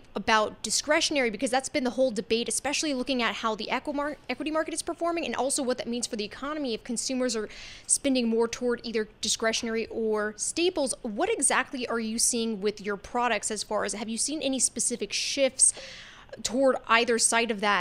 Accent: Texas, United States; Ken, I'm from Texas, so I've definitely been inside those stores many different times.

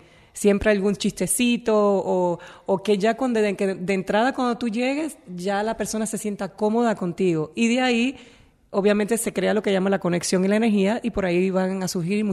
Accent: Naranjito, Puerto Rico; El origen, yo vengo de Naranjito, de un pueblito que tú no vas a conocer nunca porque no vas a hacer nada nunca allí en Puerto Rico

